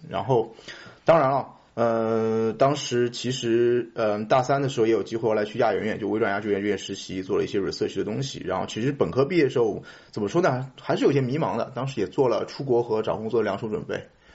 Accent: China; 从我决定到我回到国内差不多1个月时间

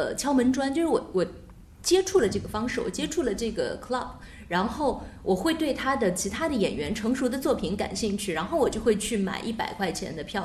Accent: Suzhou, Jiangsu, China; 我们苏州人笑点比较高，然后偏冷静。

